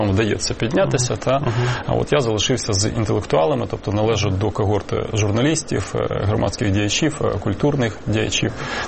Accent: Kyiv, Ukraine; я, як корінний киянин, живу

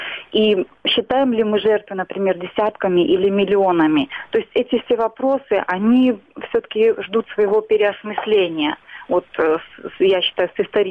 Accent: Belarus; для меня, как для историка и как для уроженки Беларуси

